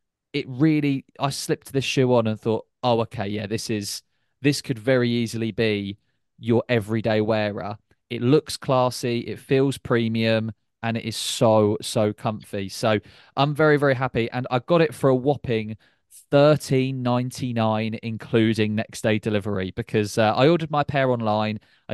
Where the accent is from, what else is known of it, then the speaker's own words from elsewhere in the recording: South East England, United Kingdom; now in London, United Kingdom; Me now declaring myself as a Londoner after moving from Hampshire to London, like I love this city, I absolutely love London.